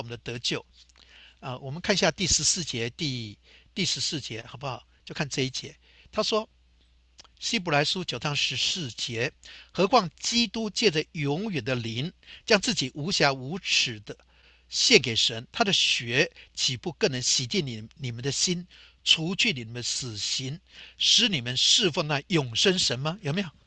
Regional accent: China; 我们中国人跟随师傅学徒，有的学做木工

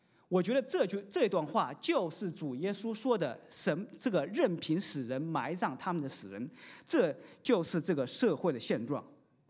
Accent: China; 其实这个意思就我们中国人来说其实一点都不难理解。

